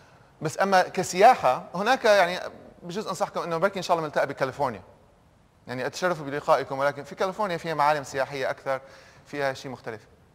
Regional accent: United States; أنا مواطن أمريكي، أنا أعيش في أمريكا، أنا عندي مسؤولية تجاه مدينتي، أعيش في مدينة فيشرز إنديانا. ما أحد منكم يمكن غالبا سمع فيها، مدينة صغيرة في ضواحي إنديانابوليس في إنديانا.

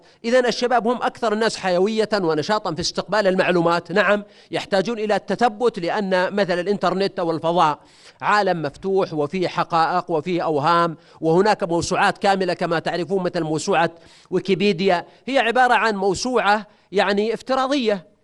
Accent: Buraidah, Al-Qassim, Saudi Arabia; أذكر من كان عندنا في بريدة مجموعة مكتبات تجارية

